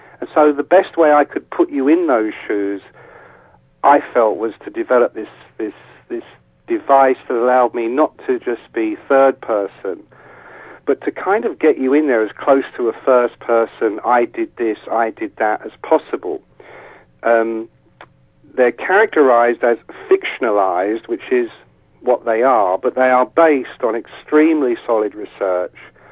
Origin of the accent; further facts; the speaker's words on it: England, United Kingdom; because I come from England.